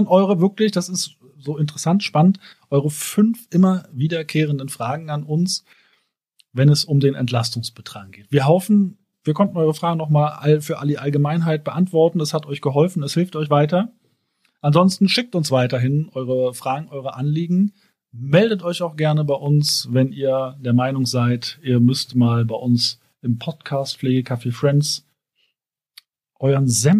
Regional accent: Berlin, Germany; Ich komme aus Berlin, ich kann das nicht.

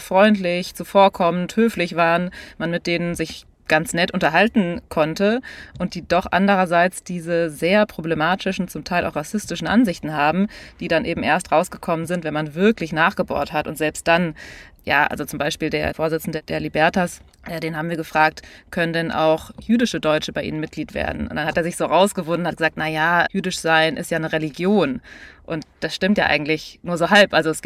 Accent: Germany; Also ich kann ja vielleicht mal anfangen aus meiner Sicht so als Deutsche, die eben den Einfluss der Burschenschaften in Deutschland kennt

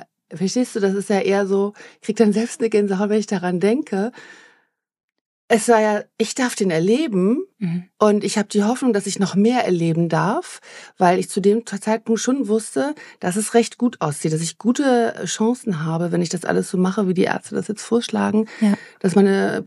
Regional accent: Hamburg, Germany; now in Essen, Germany; Ich habe ja noch nicht lange in Essen gewohnt. Ich bin eigentlich Hamburgerin und wohne jetzt in Essen im Ruhrgebiet.

